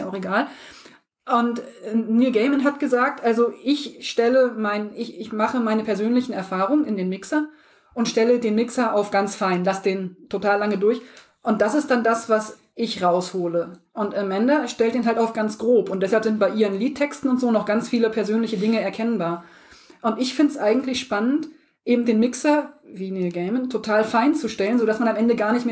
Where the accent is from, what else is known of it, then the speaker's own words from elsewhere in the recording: Lower Saxony, Germany; Also ich komme nicht aus dem Osten, aber ich bin Südniedersachsen. Also nach Thüringen war es wirklich nicht weit. Ich komme aus der Ecke vom Harz raus.